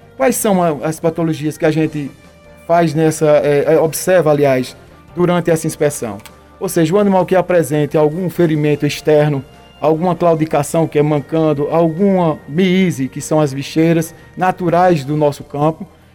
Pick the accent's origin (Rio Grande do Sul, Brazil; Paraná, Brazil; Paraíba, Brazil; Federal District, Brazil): Paraíba, Brazil; Monteiro; now in Ouro Velho, Brazil; eu há muito tempo já no município de Ouro Velho, eu sou natural do município de Monteiro, Paraíba.